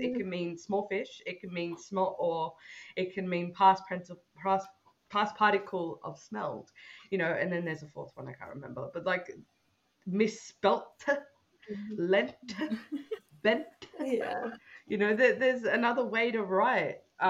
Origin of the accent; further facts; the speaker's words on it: Australia; accent: Australian; My Australian accent, the computer says no.